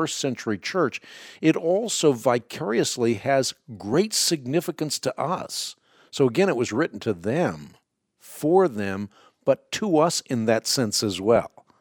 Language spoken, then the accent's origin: English; Netherlands; first language Dutch; English is a second language; I'm Dutch, and so that's my first language.